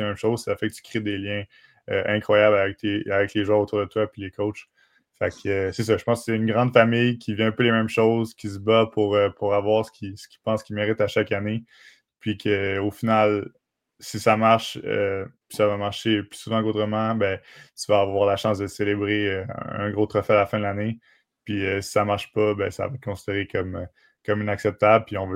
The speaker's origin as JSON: {"language": "French", "town": "Montreal", "region": "Quebec", "country": "Canada", "said": "Ben, je viens de Montréal, je m'en cache pas. J'adore Montréal comme ville également"}